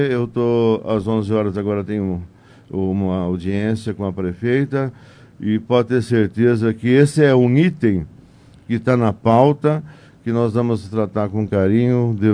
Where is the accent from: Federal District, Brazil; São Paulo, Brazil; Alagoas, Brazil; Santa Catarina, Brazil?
São Paulo, Brazil; Fernando Prestes; now in Monte Alto, Brazil; Nasci em Fernando Prestes e lá vivi minha juventude, minha infância, né? Nascido na roça e 37 anos que eu sou montealtense.